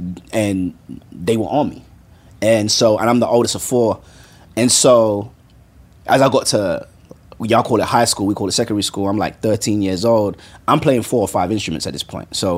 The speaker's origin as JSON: {"language": "English", "region": "London", "country": "United Kingdom", "tie": "born or raised there", "said": "born and raised in London by Nigerian parents who were strict as shit."}